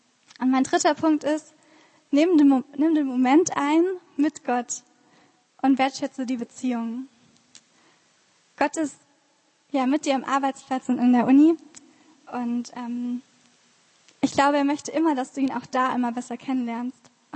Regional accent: Frankenberg, Germany; Ich komme aus Frankenberg

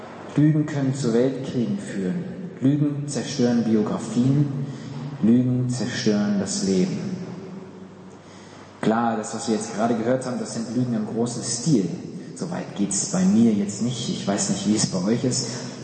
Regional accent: Germany; Wildfremder Mensch, ich als Deutscher denke erstmal, ups, und die Frage nach diesem Befinden in Amerika ist wohl eher so eine Höflichkeitsfloskel, die wir in Deutschland nicht ganz so kennen.

